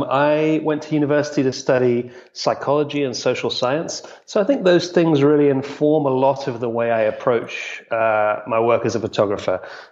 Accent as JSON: {"language": "English", "region": "England", "country": "United Kingdom", "tie": "born or raised there", "said": "So I am a European, essentially. I grew up in England mostly, I've got Norwegian and Italian parents"}